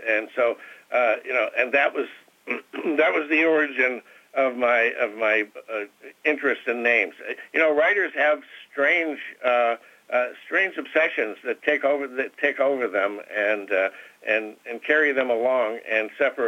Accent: Tomah, Wisconsin, United States; Yeah, I grew up in Tomah, Wisconsin, not far from you

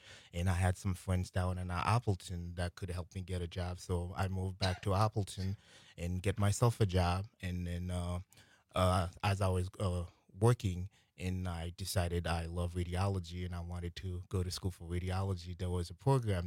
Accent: Haiti; now in United States; Yeah, I've been cooking since growing up in Haiti.

